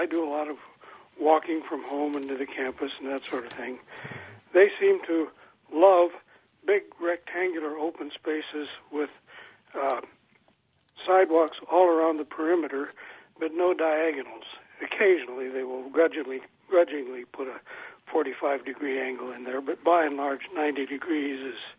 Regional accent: Columbus, Ohio, United States; And I did graduate work at Ohio State University, and actually I grew up around Columbus.

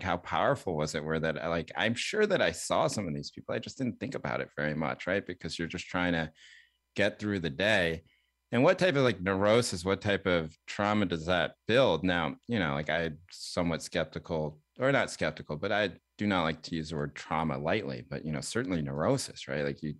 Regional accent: North Carolina, United States; Well, you know, I grew up in North Carolina in a time, there are many Asian people

